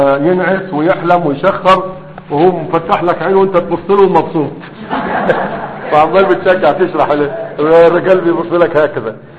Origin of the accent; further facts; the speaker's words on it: Egypt; ربما مش موجودة عندك لكن كانت موجودة عندنا في مصر في بداية في بداية المسرح